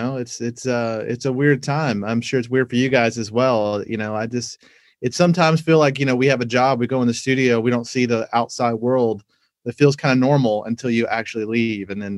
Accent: Georgia, United States; I mean, growing up in Georgia, I didn't really love country. It wasn't my thing at all.

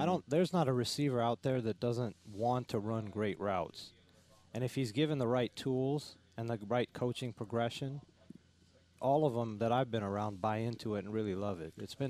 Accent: California, United States; also born or lived in Plano; I would say, I guess, California's home.

